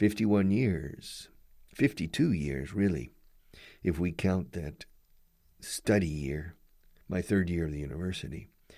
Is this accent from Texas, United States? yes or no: yes; Houston, Texas, United States; also born or lived in Tulsa, Oklahoma; But in any case … I'm an English teacher. I'm from the United States. I'm from the state of Texas. I spent my first 9 years living in Houston, Texas. I spent my second 9 years living in Tulsa, Oklahoma.